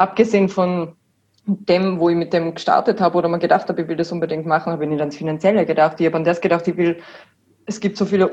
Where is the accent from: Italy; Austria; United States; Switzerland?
Austria; Wattens, Tyrol; ich meine, wir sind aus Wattens, also meine Mom und mein Bruder wohnen auch in Wattens noch.